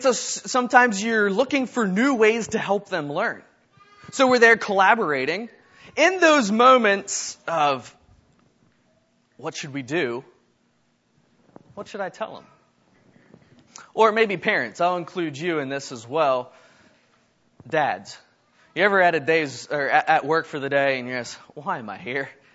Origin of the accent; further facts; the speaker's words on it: Myerstown, Pennsylvania, United States; I come from Myerstown, not far away, so it is good to be here